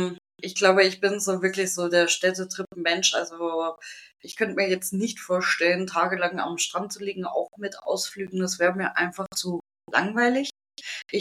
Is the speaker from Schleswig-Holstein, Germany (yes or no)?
no; Bavaria, Germany; Also ich komme aus Bayern. Sowas sieht man bei uns auf dem Landdorf nicht.